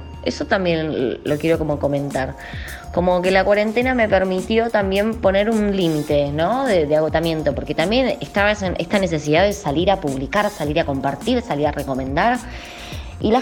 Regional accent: Buenos Aires, Argentina; porque yo soy de Caballito.

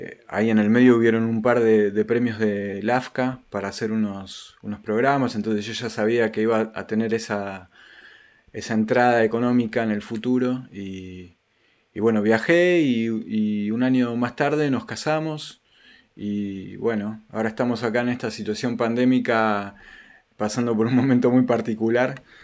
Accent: Argentina; now in Banská Štiavnica, Slovakia; soy argentino, pero vivo en Eslovaquia, en Banská Štiavnica, desde donde coordino y dirijo

